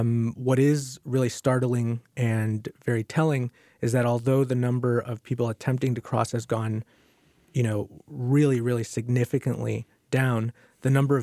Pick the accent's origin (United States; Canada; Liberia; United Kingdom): United States; Chicago, Illinois; You know, in Chicago, we grew up very working class.